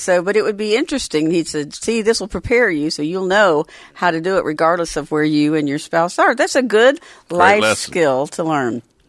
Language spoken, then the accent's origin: English; Georgia, United States; So, everybody, I came from a family that loved to cook. I'm from the South in Georgia.